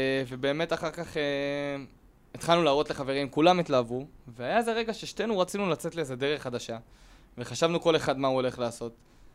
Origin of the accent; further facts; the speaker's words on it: Rosh HaAyin, Central District, Israel; now in Tel Aviv, Israel; אני במקום מראש העין, היום גר בתל אביב.